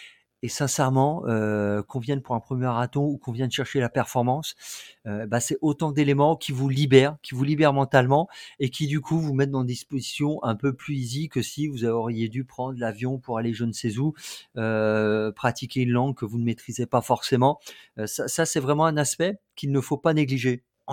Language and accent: French; France; nous, on est français, on court dans notre capitale